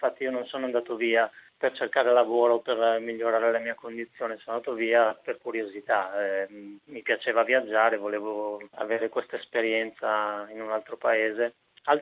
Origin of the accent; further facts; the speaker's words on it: Milan, Lombardy, Italy; moved away as an adult; now in Australia; io sono di Milano, ho 43 anni. Prima di venire in Australia lavoravo per Nokia a Milano.